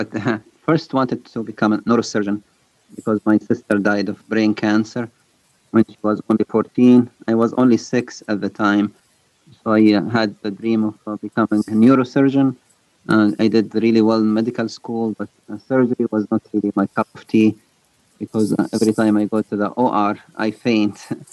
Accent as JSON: {"language": "English", "country": "Libya", "moved": "as an adult", "lives_now": "United States", "said": "I come from North Africa, a country called Libya. I finished my medical school there and then moved to the United States."}